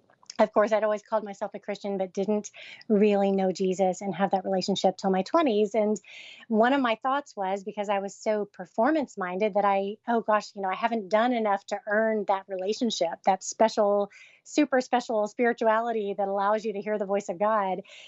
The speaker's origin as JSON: {"language": "English", "region": "Oklahoma", "country": "United States", "tie": "born or raised there", "said": "I grew up in the Bible Belt, you know, Oklahoma"}